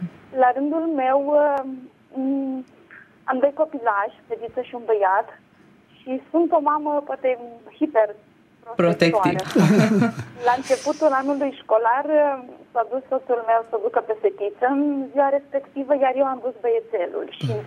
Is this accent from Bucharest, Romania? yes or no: yes; Bucharest, Romania; din București.